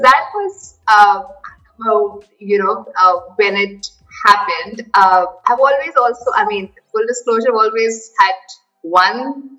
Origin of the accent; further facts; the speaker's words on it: India; I am born and raised in India, lived across 7 cities now in India and 11 cities globally.